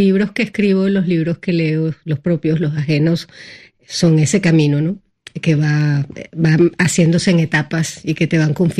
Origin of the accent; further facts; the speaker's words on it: Canary Islands, Spain; now in Madrid, Spain; Me llamaban gallega en el colegio y yo decía, pero no, en todo caso soy canaria.